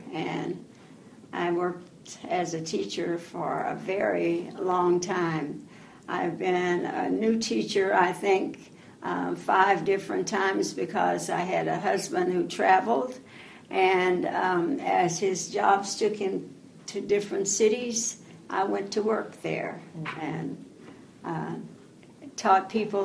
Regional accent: Kansas City, Missouri, United States; I grew up in Kansas City, Missouri.

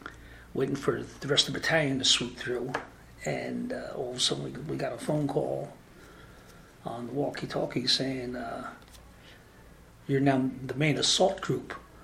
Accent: Linden, New Jersey, United States; No, I grew up in New Jersey, Linden, New Jersey.

